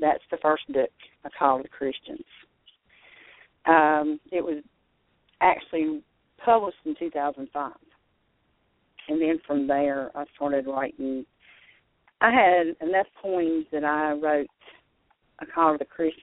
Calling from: Thomasville, North Carolina, United States; I'm calling from Thomasville, North Carolina, and I'm from here.

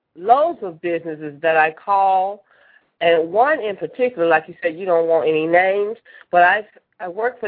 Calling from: Cleveland, Ohio, United States; I'm calling from Cleveland, Ohio.

